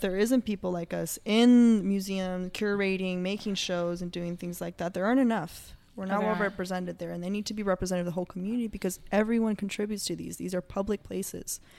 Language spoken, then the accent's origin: English; Las Vegas, Nevada, United States; being a woman, growing up in Las Vegas, growing up in the way I have been, and with immigrant families